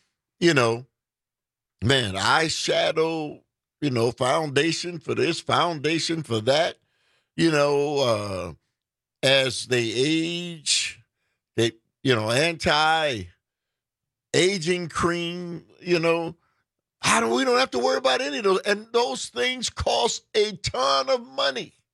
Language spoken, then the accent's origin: English; Milwaukee, Wisconsin, United States; And in my hometown of Milwaukee.